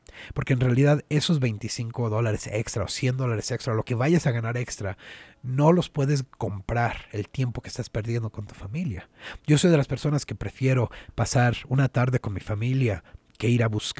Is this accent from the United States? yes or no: yes; United States; born there; yo soy nacido aquí en Estados Unidos, y yo no tenía identidad personal. Yo no sabía qué significaba el ser de México. En realidad, mis papás me decían, bueno, pues nosotros somos de México, tienes historia en México, tienes familia